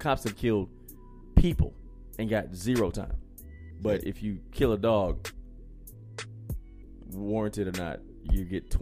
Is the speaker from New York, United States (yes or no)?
no; South Carolina, United States; born there; like I was born in South Carolina, which is where the flag just came down last year.